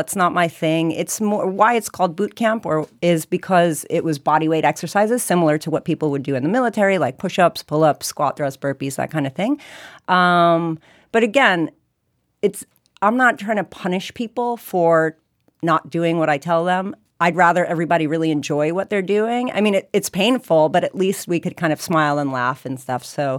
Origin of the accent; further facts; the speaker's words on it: New York, United States; I'm also from New York